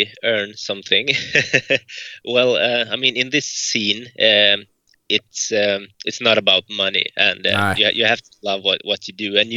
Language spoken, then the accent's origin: English; Falun, Dalarna County, Sweden; English is a second language; now in Visby, Sweden; I'm from Falun in Dalarna, Sweden.